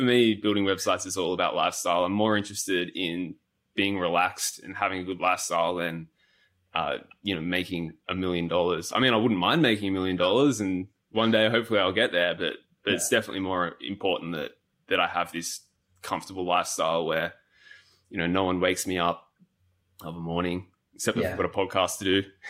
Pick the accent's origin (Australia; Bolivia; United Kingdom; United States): Australia; accent: Australian; So I grew up in Australia, finished my degree back home, and then I did the almost rite of passage for young Australians.